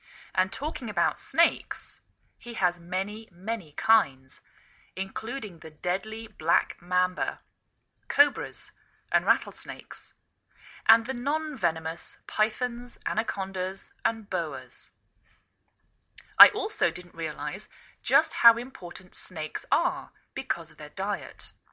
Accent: England, United Kingdom; now in United States

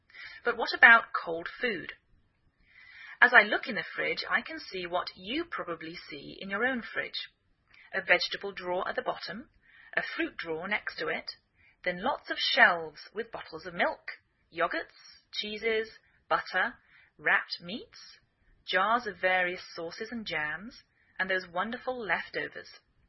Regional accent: England, United Kingdom; now in United States

